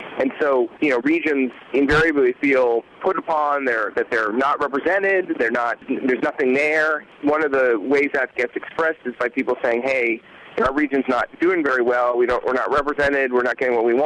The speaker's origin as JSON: {"language": "English", "town": "Los Angeles", "region": "California", "country": "United States", "said": "I don't usually say I'm from California. I usually say I'm from L.A."}